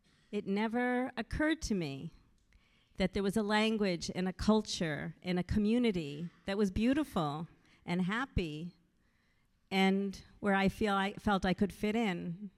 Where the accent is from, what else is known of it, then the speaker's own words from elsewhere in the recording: Midwest, United States; I grew up in the Midwest. I'm a Midwest girl from Illinois, Missouri, Kentucky, Wisconsin. You know, I grew up in really sweet small towns, you know, less than 5,000 people.